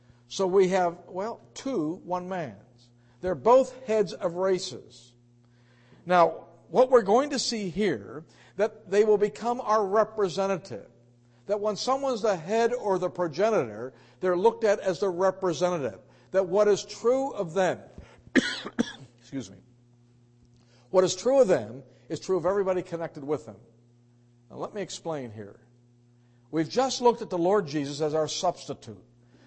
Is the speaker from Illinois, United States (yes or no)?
no; Pittsburgh, Pennsylvania, United States; I grew up in Pittsburgh, that's all I'll say.